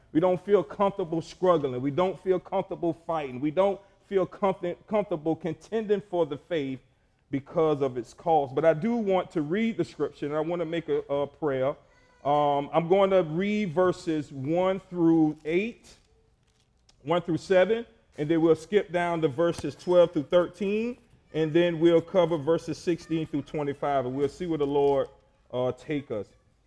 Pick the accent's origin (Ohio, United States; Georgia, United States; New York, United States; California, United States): Georgia, United States; Savannah; I'm from Savannah, Georgia. I grew up on the west side of Savannah.